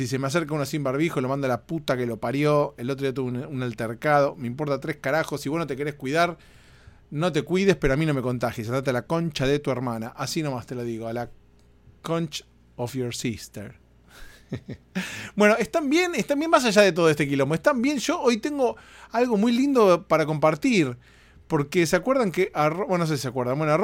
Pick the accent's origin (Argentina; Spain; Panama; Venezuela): Argentina; Veo en Argentina, mi país de origen, todos saliendo a correr.